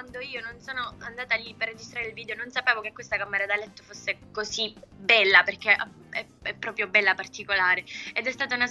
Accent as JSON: {"language": "Italian", "town": "Campofranco", "region": "Sicily", "country": "Italy", "tie": "born or raised there", "said": "Campofranco, perché già da piccola io cantavo, ballavo, faccio parte di una compagnia teatrale sempre del mio paese."}